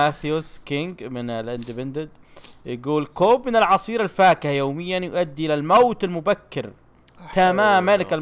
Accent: Saudi Arabia; أنهم بيسمحون بالسجائر الإلكترونية عندنا في السعودية

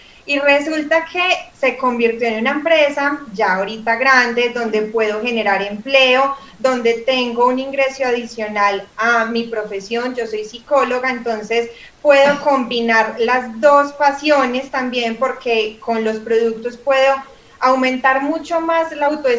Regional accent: Caldas, Colombia; como decimos pues acá en Caldas, aquí como buenos paisas.

